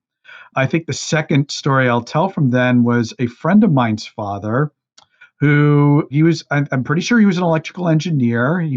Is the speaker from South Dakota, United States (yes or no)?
no; Brooklyn, New York, United States; also born or lived in Westchester County, New York; I moved from Brooklyn, New York to Westchester County, New York, which if you don't know the New York area, they might as well be two different countries in terms of lifestyle.